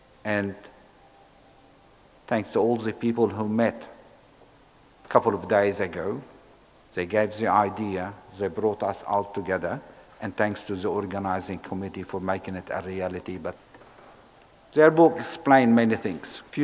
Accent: Australia; I am an Australian of Lebanese background.

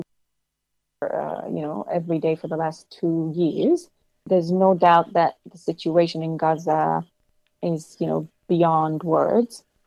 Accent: Australia; we as Australian citizens are not also complicit in the ongoing genocide.

